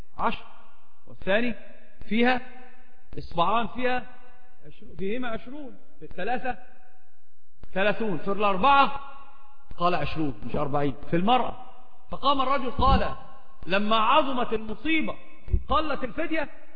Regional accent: Alexandria, Alexandria Governorate, Egypt; accent: Alexandrian; فقلت اسكندراني لهجتي لكنتي في اسكندرية

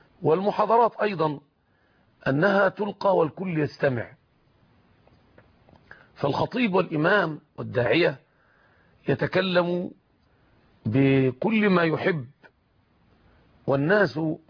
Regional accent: Egypt; في بلادنا مصر

